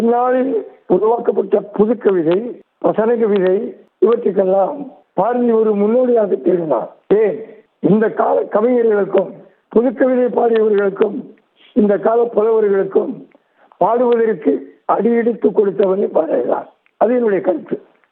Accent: Kadayam, Tamil Nadu, India; நான் கடையத்தை சேர்ந்தவன்.

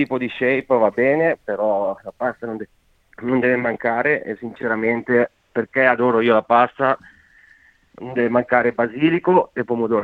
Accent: Varese, Lombardy, Italy; essendo del profondo nord, perché sono originario di Varese, vicino a Milano

